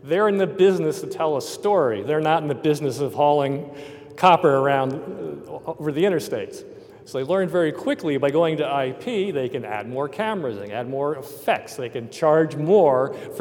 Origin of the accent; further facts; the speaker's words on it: Virginia, United States; I'm from Washington, D.C. area, Northern Virginia, and SMPTE is very popular there.